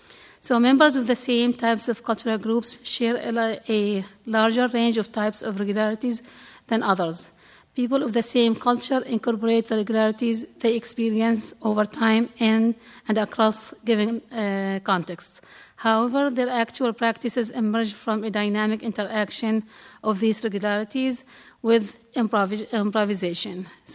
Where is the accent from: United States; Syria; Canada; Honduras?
Syria; first language Arabic; English is a second language; I'm originally from Syria. I speak Arabic.